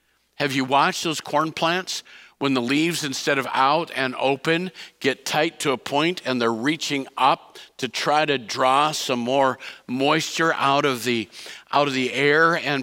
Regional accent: Iowa, United States; Growing up in Iowa, I loved to watch the crops.

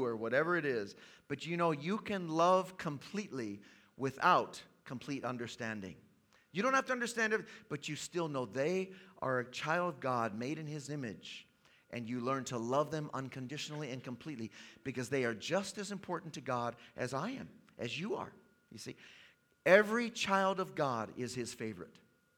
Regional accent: Tanzania; born there; I was born in East Africa, in the country of Tanzania. My parents were missionaries there.

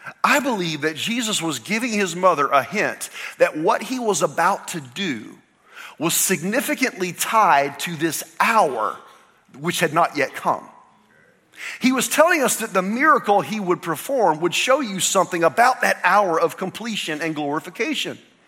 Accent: Rincon, Georgia, United States; I'm from Rincon, Georgia. Who here has heard of Rincon, Georgia?

